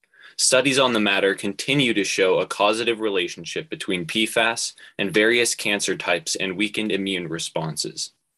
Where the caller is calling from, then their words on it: Fryeburg, Maine, United States; I'm joining from Fryeburg, Maine